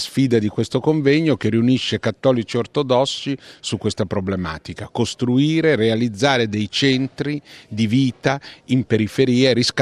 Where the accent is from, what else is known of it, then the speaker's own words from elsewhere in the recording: Mexico City, Mexico; Italian is a second language; Io vengo da Città del Messico, sono impressionato di questa grande città di 35 milioni di abitanti